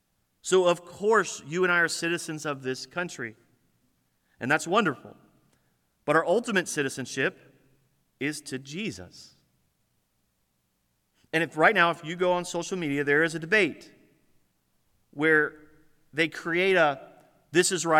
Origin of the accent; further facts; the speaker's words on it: United States; I am glad I am an American.